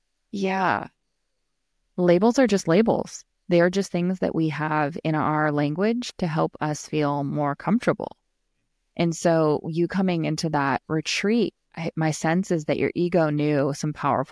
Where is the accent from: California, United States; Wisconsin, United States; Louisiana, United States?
California, United States; I'm from California. So we say bro and dude.